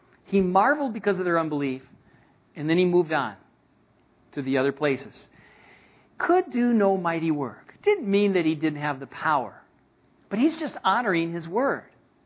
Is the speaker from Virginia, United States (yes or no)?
no; Michigan, United States; also born or lived in California; When I was in California, I grew up in Michigan. Went to California, got involved in Calvary Chapel and got trained in ministry, and then I was praying about going back to my hometown.